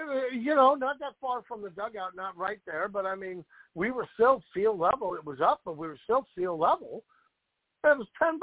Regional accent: Vancouver, Washington, United States; Well, growing up in Vancouver, Washington, we had the Portland Beavers

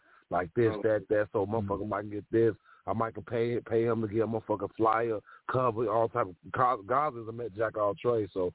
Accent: Chicago, Illinois, United States; I'm from Chirac, but I love it.

